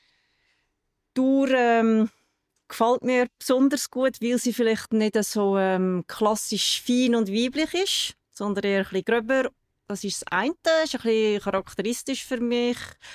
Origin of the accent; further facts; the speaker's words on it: Saxony, Germany; Also ich bin in Sachsen aufgewachsen, zusammen mit zwei Schwestern.